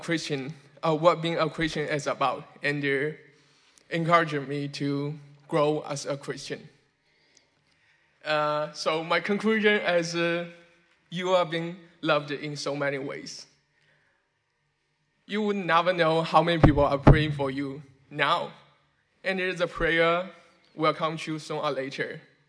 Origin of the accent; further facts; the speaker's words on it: China; English is a second language; moved away as an adult; now in Canada; I'm from China. Now I'm going to share my story to you guys. 2 years ago, I came to Canada